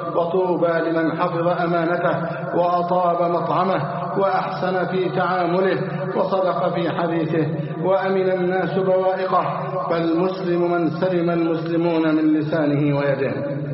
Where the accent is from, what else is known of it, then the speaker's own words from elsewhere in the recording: Egypt; اللهم احفظ بلدنا مصر أمنا أمانا، سخاء رخاء، وسائر بلاد المسلمين